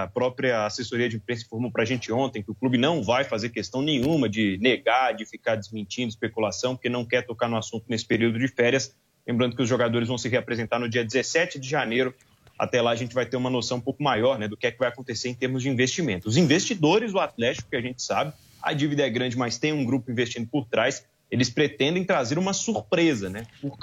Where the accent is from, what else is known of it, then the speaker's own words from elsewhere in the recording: Minas Gerais, Brazil; eu que sou do interior de Minas Gerais